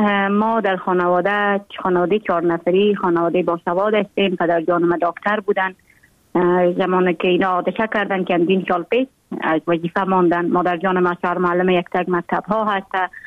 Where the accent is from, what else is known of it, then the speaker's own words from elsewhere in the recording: Jowzjan, Afghanistan; also born or lived in Mazar-i-Sharif; ما در ولایت جوبیجان به دنیا آمدیم، 26 سال عمر دارم. مکتب خود در افغان ترک تا صنف 9 در جوبیجان خواندیم